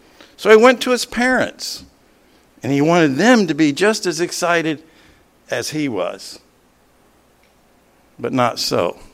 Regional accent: Tennessee, United States; When I was about 10 years old, my family and I grew up in East Tennessee.

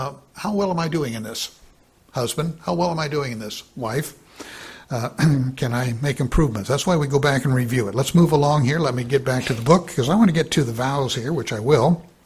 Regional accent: Tigard, Oregon, United States; my next door buddy and friend that we grew up together in Tigard, Oregon, outside of Portland.

